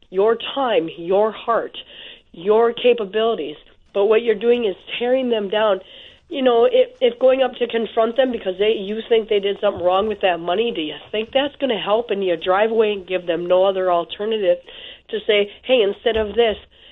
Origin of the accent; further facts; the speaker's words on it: Wisconsin, United States; I'm from Wisconsin.